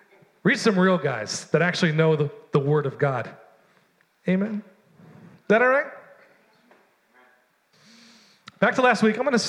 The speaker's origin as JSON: {"language": "English", "country": "United States", "said": "Because it's inflicting on my freedom as an American."}